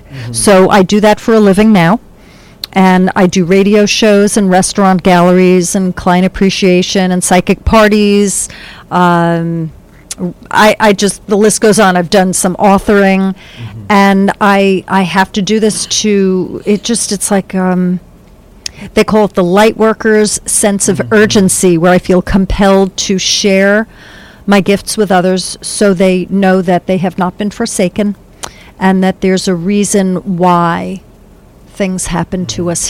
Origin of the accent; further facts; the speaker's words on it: New York, United States; now in North Central New Jersey, United States; live in North Central Jersey, about 20 minutes away from campus. And I used to be a social worker. I grew up on Long Island, became a trained social worker